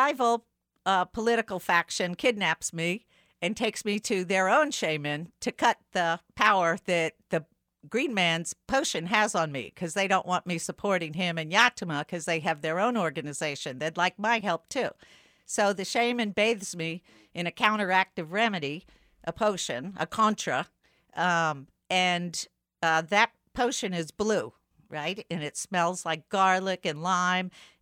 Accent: New Orleans, Louisiana, United States; And I'm from New Orleans, so my receptors are turned on to this because I grew up with voodoo and hoodoo.

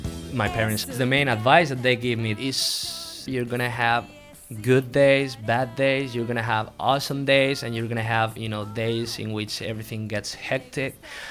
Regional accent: Madrid, Community of Madrid, Spain; English is a second language; now in United States; I'm 27 years old. I'm from Madrid, from Spain.

